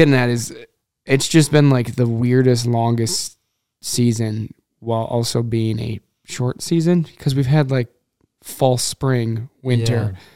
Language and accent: English; Midwest, United States; And a bad winter in the West, which I am aware we're spoiled after growing up in the Midwest.